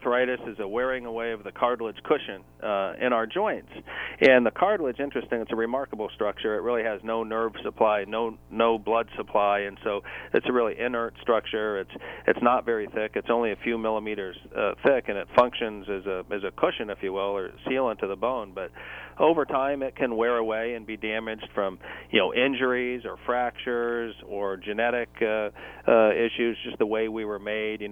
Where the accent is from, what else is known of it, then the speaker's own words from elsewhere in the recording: Ohio, United States; And as you mentioned, I grew up in Ohio, and I went to did my undergraduate work at Holy Cross down in Massachusetts, and played football there.